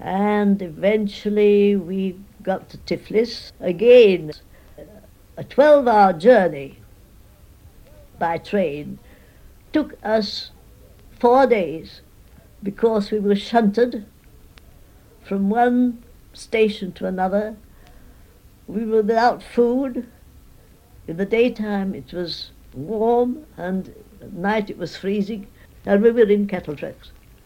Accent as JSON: {"language": "English", "region": "Yorkshire and the Humber", "country": "United Kingdom", "said": "being a Yorkshire woman, I was interested in cooking"}